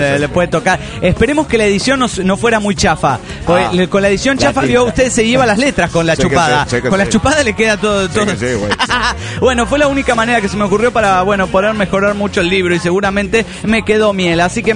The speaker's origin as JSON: {"language": "Spanish", "town": "Delta", "region": "Colorado", "country": "United States", "said": "de Delta, Colorado."}